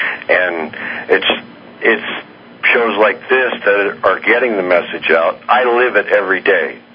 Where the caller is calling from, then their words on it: Albuquerque, New Mexico, United States; I'm calling from Albuquerque.